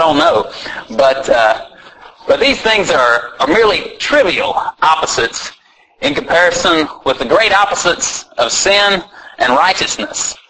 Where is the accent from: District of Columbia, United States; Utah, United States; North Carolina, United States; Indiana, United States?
Indiana, United States; Back in my home state, the state of Indiana, basketball is a big thing